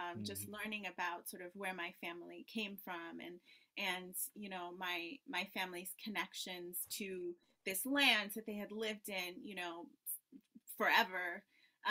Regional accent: Tanzania; born there; I was born in Tanzania, which is a country that neither of my parents had deep connections to, but I was born there because my father was stationed to work there at the time.

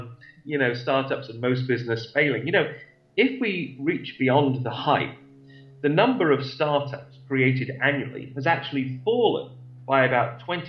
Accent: England, United Kingdom; now in United States; It reminds me, being English, of when I applied for my green card.

